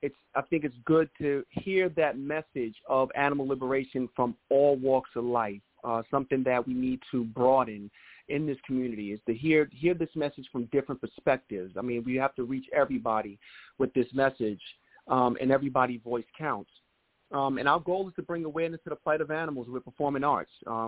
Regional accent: New York, United States; being that I'm from New York, I'm inspired by New York.

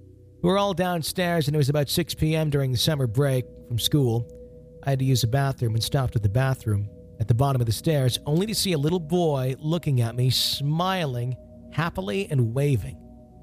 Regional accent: Kokomo, Indiana, United States; now in Ohio, United States; I'm a native from Kokomo, Indiana. Been in Ohio for almost 9 years.

